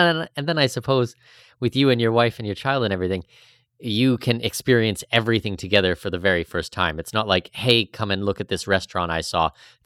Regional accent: Canada; And, you know, I'm Canadian, you're Australian.

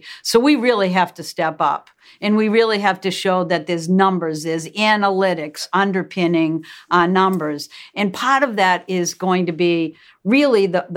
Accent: Massachusetts, United States; We're both from Massachusetts.

